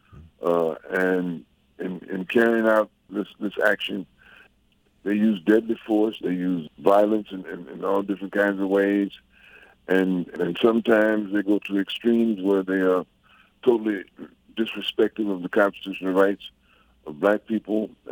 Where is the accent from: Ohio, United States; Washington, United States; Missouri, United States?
Missouri, United States; St. Louis; also born or lived in New York; now in Chicago, United States; Well, I was born and raised in St. Louis, so I lived in St. Louis roughly from the time I was born in 1942